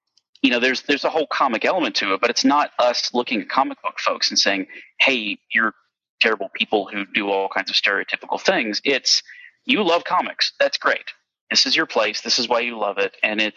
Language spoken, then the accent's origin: English; Goldsboro, North Carolina, United States; I grew up in Goldsboro, North Carolina, which is an Air Force based town. And in the 1980s, it had a population of 25,000 people.